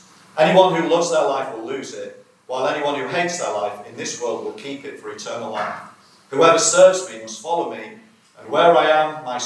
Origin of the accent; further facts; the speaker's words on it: Barrow, North West England, United Kingdom; I'm preaching in a few weeks' time in the church I grew up in Barrow